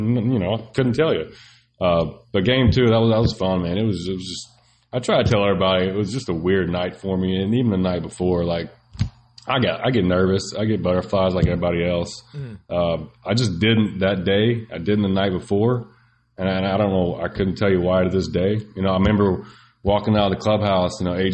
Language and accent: English; Arkansas, United States; You know, we're both from Arkansas.